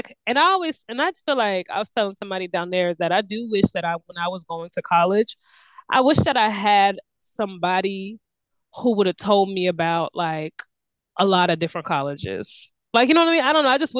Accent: Washington, United States; I grew up in Washington. There wasn't a black culture.

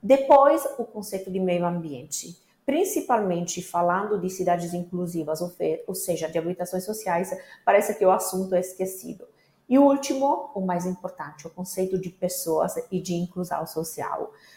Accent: Italy; Portuguese is a second language; moved away as an adult; now in Fortaleza, Brazil; essa italiana chegou aqui com a ideia de lançar um projeto, falando para minha mãe: olha, 10 meses no máximo e volto na Itália

